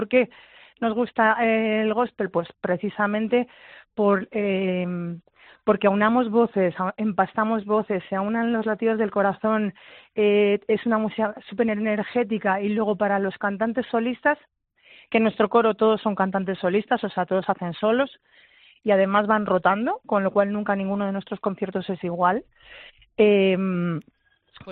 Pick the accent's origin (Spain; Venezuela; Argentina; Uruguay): Spain; Ávila, Castile and León; que soy castellano-leonesa, que soy natural de Ávila, como mi apellido dice